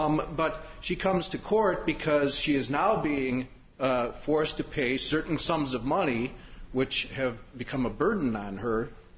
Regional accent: Milwaukee, Wisconsin, United States; I'm from Milwaukee, Wisconsin.

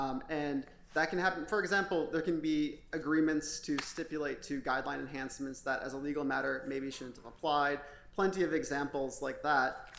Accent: Green Bay, Wisconsin, United States; I grew up in Green Bay. I think I can say this about Northeastern Wisconsin.

